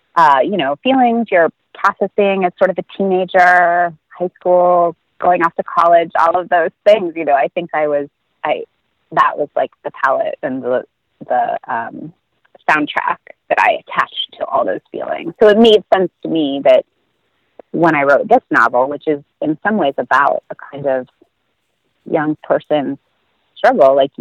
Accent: Cape Cod, Massachusetts, United States; so I grew up in Cape Cod.

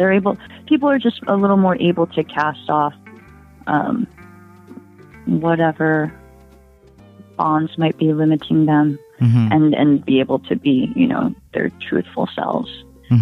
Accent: Hawaii, United States; so I feel that connection very strongly, you know, just from being local and also from, you know, being Hawaiian and my just having all my family here.

